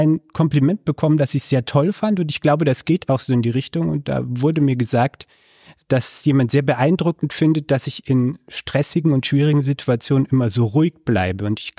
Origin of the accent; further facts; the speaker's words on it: Munich, Bavaria, Germany; now in Cologne, Germany; Ich komme aus München und wohne jetzt in Köln.